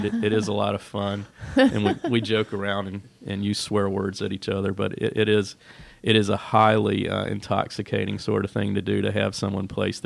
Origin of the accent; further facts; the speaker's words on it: Augusta, Georgia, United States; I'm originally from Augusta. Sometimes I think back to just how much that shaped me, because Augusta is a small town